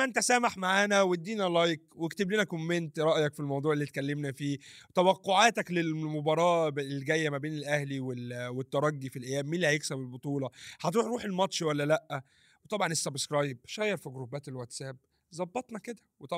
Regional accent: Egypt; اصل احنا لا كمصري انا يضايقني

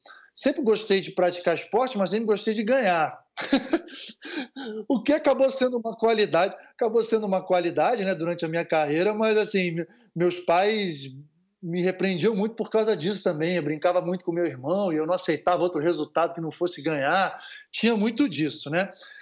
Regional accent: Rio de Janeiro, Brazil; Então, eu sou de Copacabana, né? Rio de Janeiro, sou ali do posto 4, Constante Ramos

